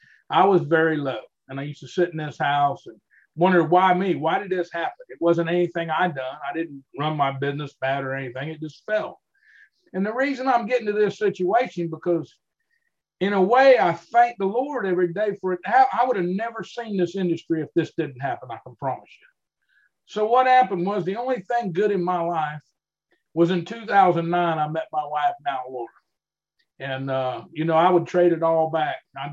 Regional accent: Florida, United States; I was born and raised right here in Central Florida. I've never left here. I've always hunted and fished and lived the outdoor life. I'm a plain old country boy.

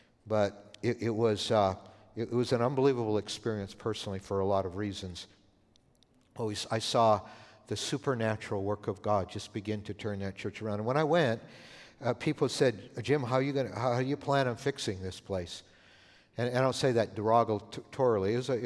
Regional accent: Canada; Sandy and my two daughters and I moved to Canada. I grew up in Canada.

